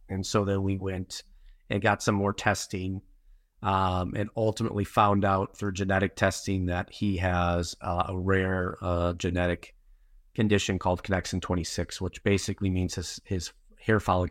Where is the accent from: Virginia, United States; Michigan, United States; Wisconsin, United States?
Wisconsin, United States; Oshkosh; But Luann actually... was very active in my hometown in Oshkosh, Wisconsin, as I was growing up as part of the school board. And I'm a recipient of the great education that Oshkosh schools had.